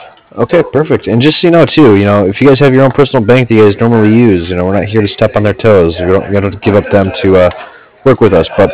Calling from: Cardiff, Wales, United Kingdom; I'm calling from Cardiff.

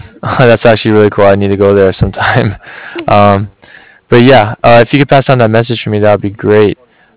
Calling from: Cardiff, Wales, United Kingdom; I'm calling from Cardiff.

